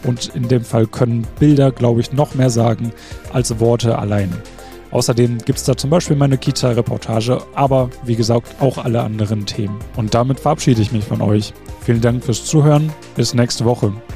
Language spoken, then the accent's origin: German; Hattingen, North Rhine-Westphalia, Germany; Auch in Hattingen, wo ich herkomme, da gab es ein Kino. Als ich ganz klein war, habe ich meinen ersten Film da geschaut